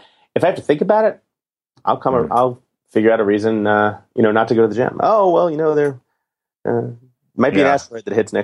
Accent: New York City, New York, United States; I grew up in Manhattan drinking tap water from New York City apartments my whole life.

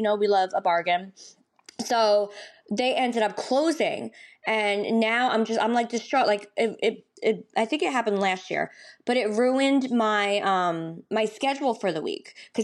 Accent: New York, United States; Because I grew up in New York.

